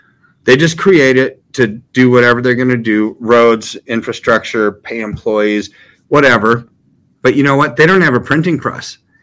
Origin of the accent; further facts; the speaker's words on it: United States; I'm an American. I want the dollar to be strong.